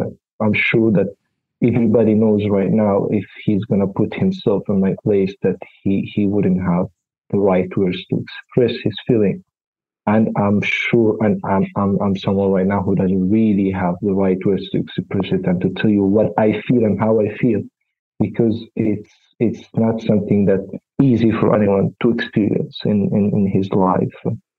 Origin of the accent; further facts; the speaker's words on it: Gaza City, Gaza Strip, Palestine; English is a second language; now in Italy; I'm 27 years old. I'm also Palestinian. I'm proud of that. I'm from Gaza City originally, and I live in Italy right now for almost 3 years.